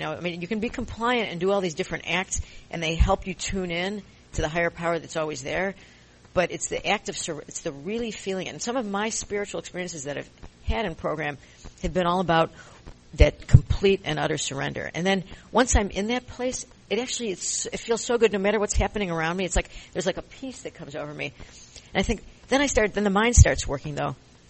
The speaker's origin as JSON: {"language": "English", "town": "Chicago", "region": "Illinois", "country": "United States", "moved": "as an adult", "lives_now": "California, United States", "said": "And, you know, I'm originally from Chicago, and I only moved to California 10 years ago."}